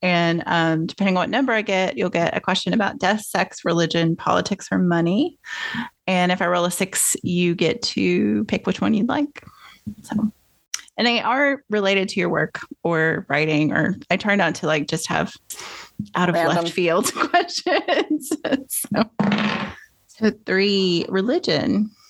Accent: Tennessee, United States; Especially I'm from East Tennessee too. So she's a local saint already.

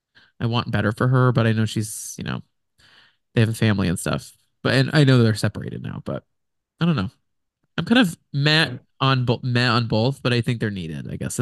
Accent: Texas, United States; I think for me, I haven't, because I'm from Texas, I know 5,000 Britneys.

